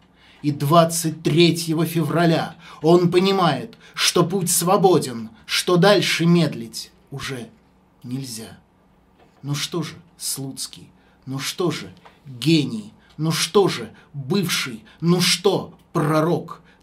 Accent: Tula, Tula Oblast, Russia; Слуцкий провел последние годы жизни в Туле, в моем родном городе

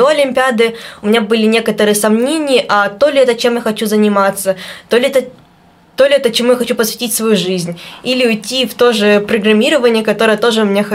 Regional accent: Novosibirsk, Novosibirsk Oblast, Russia; И поскольку я росла в Новосибирске в Академгородке...

